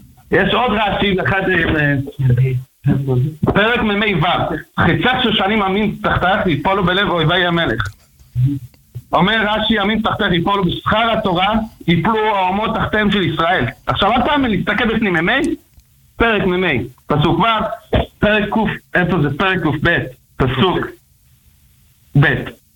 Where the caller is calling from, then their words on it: United States; אני פה מארצות הברית.